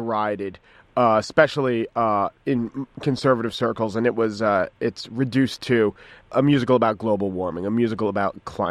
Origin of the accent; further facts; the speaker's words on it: New York, United States; I mean, I'm from New York. Obviously, we have a number of good songs.